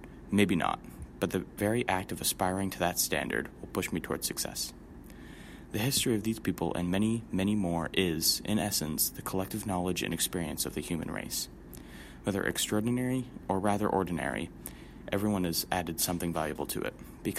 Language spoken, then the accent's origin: English; Caribou, Maine, United States; she grew up in my hometown of Caribou, Maine.